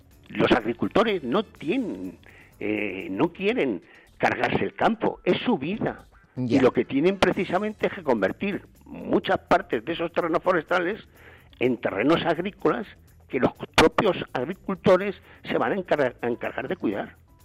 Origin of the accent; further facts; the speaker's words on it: Villaviciosa de Odón, Community of Madrid, Spain; en Villaviciosa de Odón